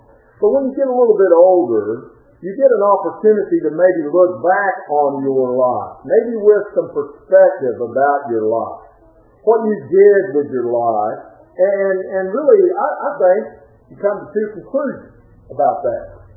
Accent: Ashland, Tennessee, United States; I grew up in Ashland, Tennessee

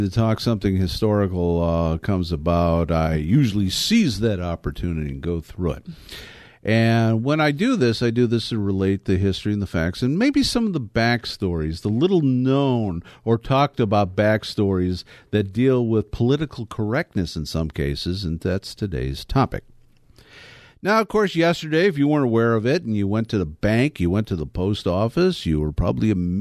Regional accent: Virginia, United States; also born or lived in Chicago; I was born in Chicago, but I grew up in Virginia, and I was raised in Virginia.

